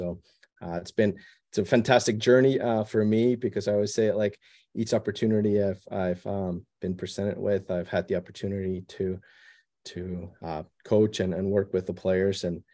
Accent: Iceland; moved away as an adult; I started playing golf in my home country of Iceland.

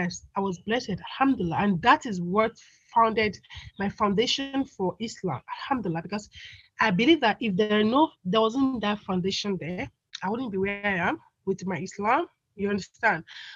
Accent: Nigeria; basically I come from Nigeria. Yes, that's West Africa.

